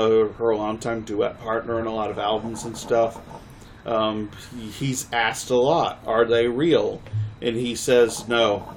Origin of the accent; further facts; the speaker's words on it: Scotland, United Kingdom; I'm from Scotland.